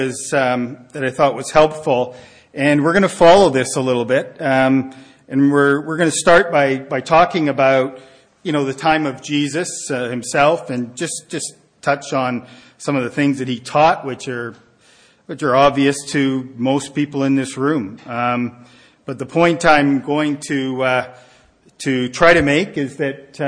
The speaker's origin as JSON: {"language": "English", "town": "Nanaimo", "region": "British Columbia", "country": "Canada", "said": "And I'm from Nanaimo, and it's like being from Nanaimo."}